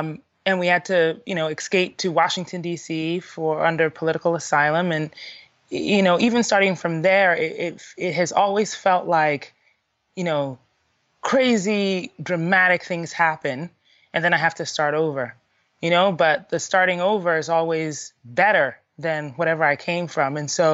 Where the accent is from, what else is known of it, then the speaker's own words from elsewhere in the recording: Ghana; also born or lived in Connecticut, United States / Colorado, United States; Well, so I was born in Connecticut. My dad was getting his PhD, or two PhDs, in ethnomusicology and anthropology. He'd come from Ghana as a Fulbright scholar.